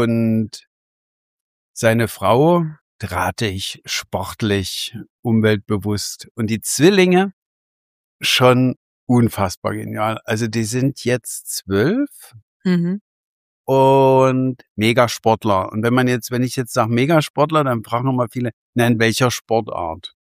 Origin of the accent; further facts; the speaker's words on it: Freiberg, Saxony, Germany; Meine Mama ist in Dresden geboren. Ich bin in Freiberg geboren und aufgewachsen wie meine Schwester.